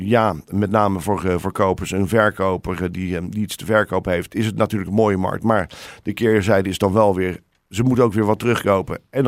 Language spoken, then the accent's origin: Dutch; Leiden, South Holland, Netherlands; ik ben geboren in Leiden. Daar een gedeelte van mijn jeugd doorgebracht. En ik heb mijn middelbare schooltijd heb ik daar doorgebracht.